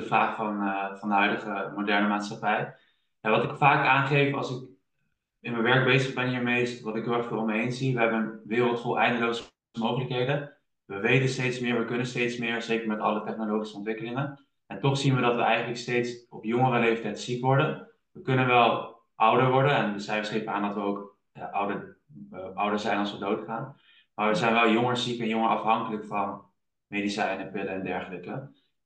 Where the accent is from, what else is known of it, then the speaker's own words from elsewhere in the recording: Nijmegen, Gelderland, Netherlands; Ik ben 28 jaar oud en ik woon op dit moment in Nijmegen. Ik kom ook uit Nijmegen.